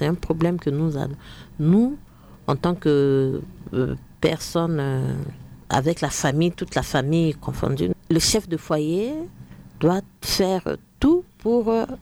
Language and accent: French; Central African Republic; ici chez nous, en Centrafrique